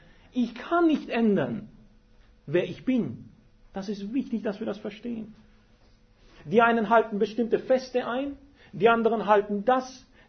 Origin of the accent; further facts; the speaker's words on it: Romania; Ich komme aus Rumänien ursprünglich.